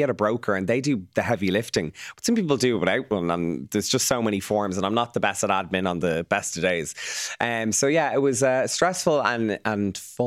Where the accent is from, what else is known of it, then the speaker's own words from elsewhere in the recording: Dublin, Leinster, Ireland; the council house I grew up in Churchtown. We're being priced outside Dublin completely, but I actually want to live down the country